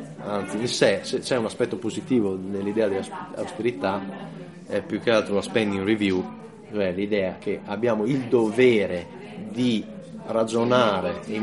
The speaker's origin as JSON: {"language": "Italian", "region": "Trentino-Alto Adige", "country": "Italy", "said": "anche se non posso essere obiettivo perché sono trentino"}